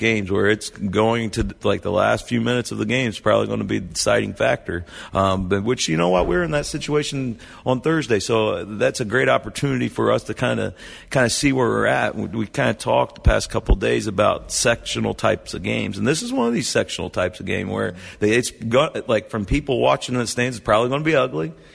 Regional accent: Martinsville, Indiana, United States; I grew up in Martinsville, Indiana, which is like 20 minutes from Bloomington.

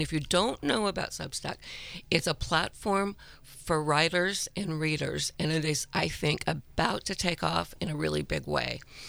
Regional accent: Vallejo, California, United States; I grew up in Vallejo.

